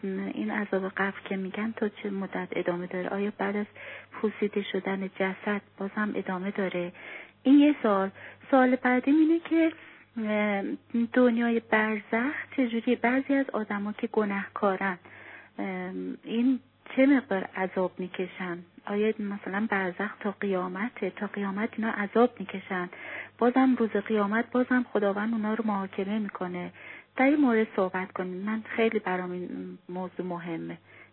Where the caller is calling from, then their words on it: Iraq; خداحافظ از عراق هستم